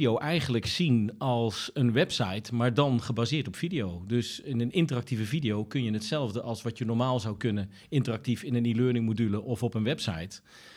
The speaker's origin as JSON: {"language": "Dutch", "town": "Tilburg", "region": "North Brabant", "country": "Netherlands", "said": "Ik kom uit Tilburg."}